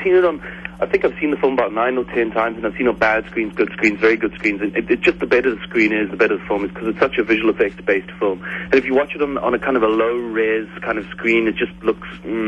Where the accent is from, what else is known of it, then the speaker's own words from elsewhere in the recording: South Africa; We're from Africa. We just had our heads down with entirely South African cast and crew.